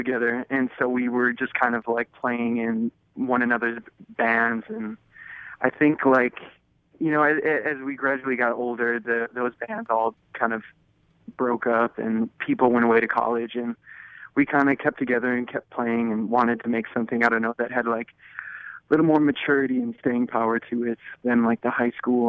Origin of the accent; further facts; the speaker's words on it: Minneapolis, Minnesota, United States; Yeah, we grew up here in Minneapolis, went to Southwest High School, and yeah, that's pretty much it.